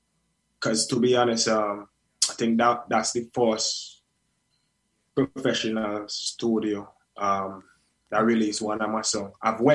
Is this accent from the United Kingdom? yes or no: no; St. Vincent & Grenadines; I'm from St. Vincent and the Grenadines.